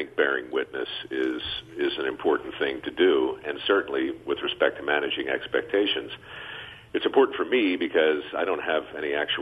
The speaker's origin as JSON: {"language": "English", "region": "Maryland", "country": "United States", "tie": "born or raised there", "said": "we got a line on a guy named Dr. French back in Maryland, my hometown, in fact"}